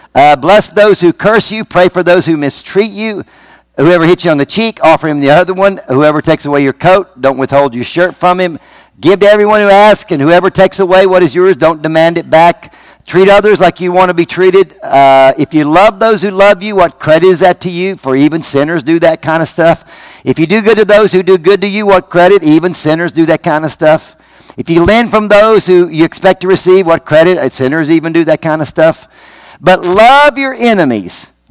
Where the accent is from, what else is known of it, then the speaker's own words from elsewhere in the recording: Virginia, United States; I came from Virginia. In Virginia, men always open the door for women. I mean, you just always did that. And I remember when I first moved here